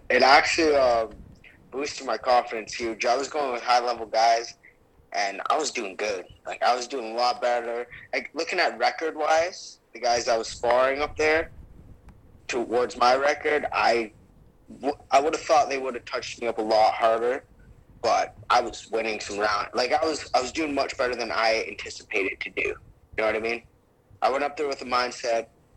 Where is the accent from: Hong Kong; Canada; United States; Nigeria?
Canada; I think it's because we're Canadian, man.